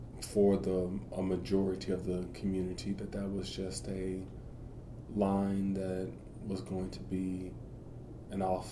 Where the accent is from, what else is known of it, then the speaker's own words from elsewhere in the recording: United States; an American in Europe. Is you're a minority, and I was a multiple minority, black gay man in Austria.